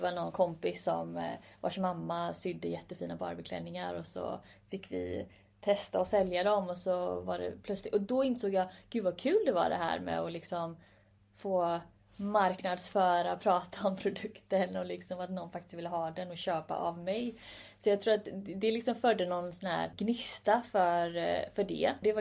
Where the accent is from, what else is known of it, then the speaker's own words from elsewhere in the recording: Sweden; och så föddes jag här. Och har liksom, även om jag är född här och levt i Sverige liksom hela mitt liv, så har det fortfarande varit ett, jag har just med mig en annan kultur hemifrån.